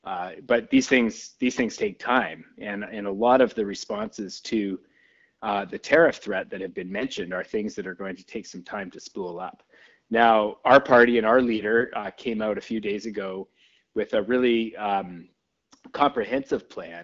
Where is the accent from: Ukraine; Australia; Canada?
Canada; Maybe the silver lining in all of this is that it makes us look at ourselves as Canadian people and what we have here in our country.